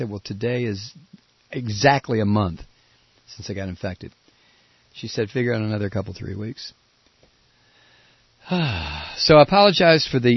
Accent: Toledo, Ohio, United States; Turns out he's from my hometown, Toledo, Ohio.

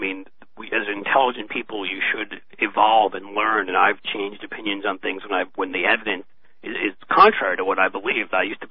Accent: New York City, New York, United States; I lived in New York before moving to Washington. I mean, I grew up in New York City

